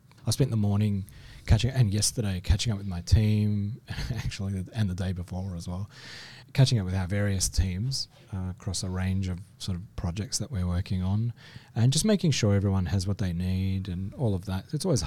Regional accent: Melbourne, Victoria, Australia; born there; Even though I'm a Melbournian, I'm Australian, I'm born here.

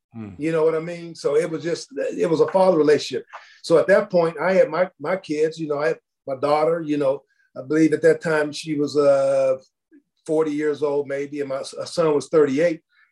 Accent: Youngstown, Ohio, United States; for me, I definitely growing up in Youngstown, I had a hunger and a desire to want to be a good man, a good person

